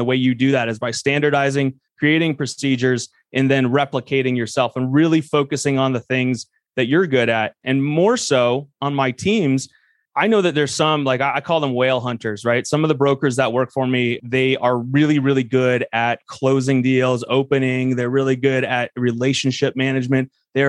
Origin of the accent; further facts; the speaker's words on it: Denver, Colorado, United States; I came from Denver, Colorado.